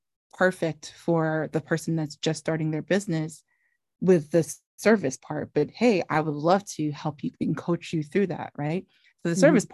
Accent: Jamaica; now in United States; now have the accent where you can't tell I'm Jamaican

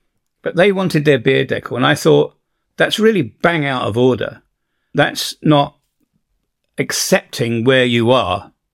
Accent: England, United Kingdom; Yes, I'm English, right? I'm English.

